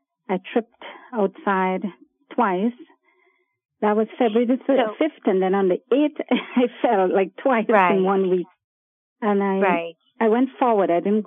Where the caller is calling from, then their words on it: Toronto, Ontario, Canada; Toronto, Canada.